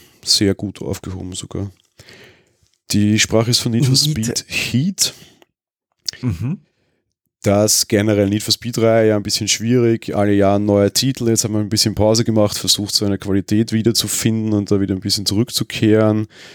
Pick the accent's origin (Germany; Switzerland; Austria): Austria; Also ich meine, okay, ich bin aus Österreich